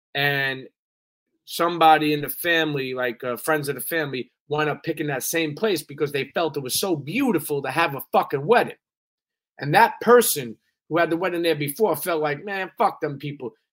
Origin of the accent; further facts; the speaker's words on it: Brooklyn, New York, United States; Like, when I was growing up in Brooklyn, I'm listening to kids on my block